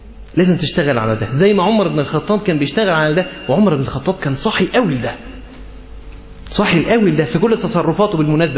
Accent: Alexandria, Alexandria Governorate, Egypt; احنا عندنا في اسكندريه بنقول مانيفيستو، صح؟

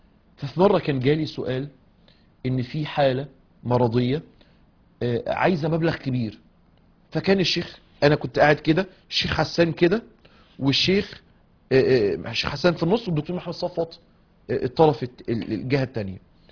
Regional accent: Mansoura, Dakahlia, Egypt; عندنا في المنصورة

